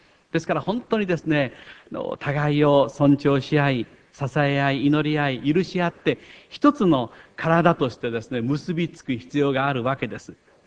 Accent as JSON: {"language": "Japanese", "region": "Kochi", "country": "Japan", "lives_now": "Ishikawa, Japan", "said": "私は土佐の高知の人間です。そして香川県高松市で信仰を持ちました。しかし22歳の時から石川県の人間になりました。"}